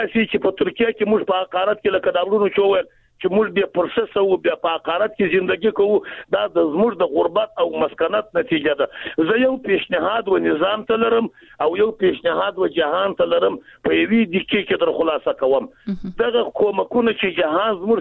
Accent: Jowzjan, Afghanistan; زه د بغلان نه یم، جوزجان نه یم،

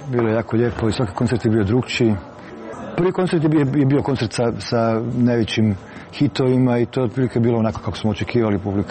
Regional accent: Krapina-Zagorje County, Croatia

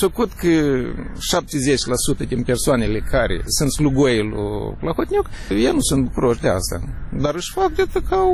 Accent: Moldova; Sunt mândru că sunt moldovean

